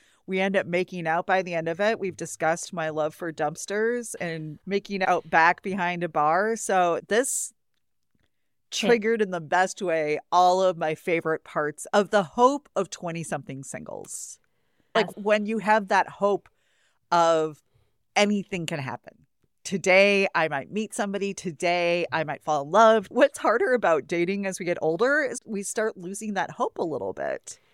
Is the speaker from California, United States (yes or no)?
no; Wisconsin, United States; You're from Boston. I'm from Wisconsin.